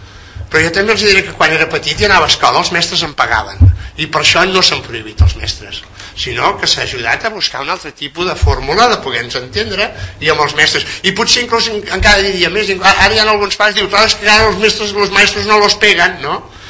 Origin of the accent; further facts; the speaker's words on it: Catalonia, Spain; nosaltres com a catalans